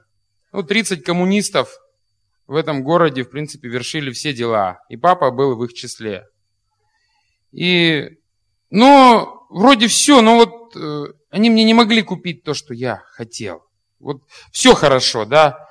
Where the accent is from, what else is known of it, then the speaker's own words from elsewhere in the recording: East Kazakhstan Region, Kazakhstan; born there; Я родился в Казахстане, маленький город между Семипалатинском и Усть-Каменогорском.